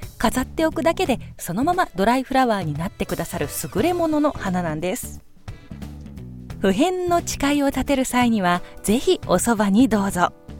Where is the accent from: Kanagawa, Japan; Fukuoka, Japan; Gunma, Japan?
Gunma, Japan; 私の実家は群馬県の、しかも南部なものですから、お分かりですよね。日本で最も暑い地域の一つに数えられておるところなわけですね。